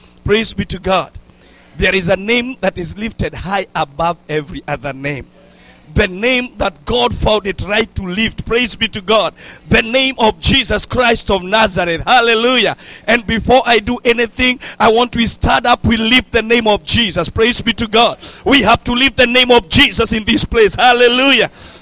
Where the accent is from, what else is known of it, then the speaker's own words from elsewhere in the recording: Nairobi, Kenya; I am from Nairobi, an area called Wangige. That is where I preach the gospel.